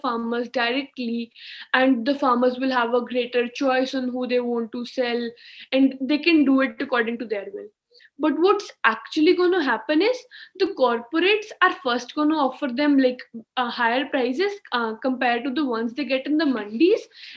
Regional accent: Chandigarh, India; I'm from Chandigarh, India.

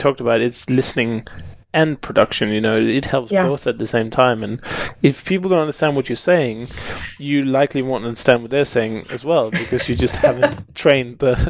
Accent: Denmark; I grew up in Denmark, and most of the culture there was American.

